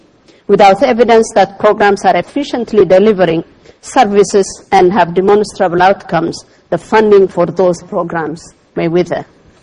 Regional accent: Ethiopia; In my home country of Ethiopia, for instance, we have less than 2,000 doctors

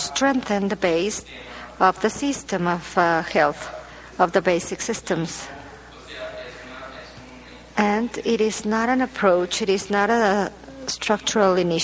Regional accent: Costa Rica; I'm from Costa Rica

